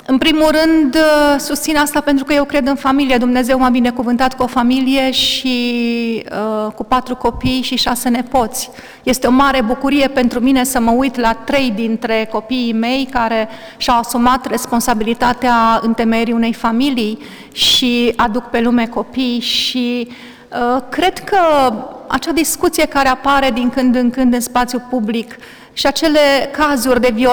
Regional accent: Oradea, Bihor County, Romania; Și pentru mine, care vin din Oradea, a fost cea mai mare bucurie

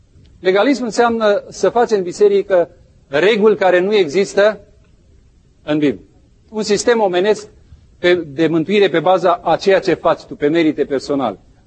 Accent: Romania; now in United States; anii aceștia, de când stau în America, mi-am dat seama că lupta cea mai mare pe care o vom da noi ca români aici nu este pentru noi și pentru tineretul nostru să-i pierdem la atei.

